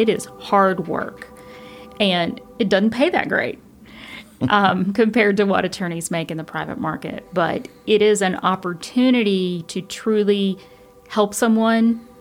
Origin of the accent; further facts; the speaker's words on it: United States; Well, part of it is from growing up in Madison County in a lower income household where my parents worked really hard to not have much.